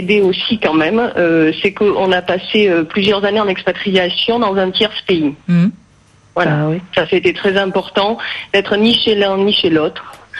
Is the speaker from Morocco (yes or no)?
no; France; je suis française athée, mariée avec un Sénégalais musulman depuis plusieurs années maintenant.